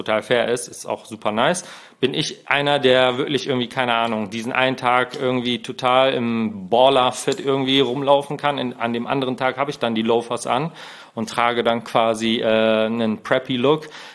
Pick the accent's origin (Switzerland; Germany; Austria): Germany; Hamm, North Rhine-Westphalia; ich komme, wie gesagt, aus NRW, Hamm. Stadtteil, nicht Stadtteil, also aus der Stadt Hamm.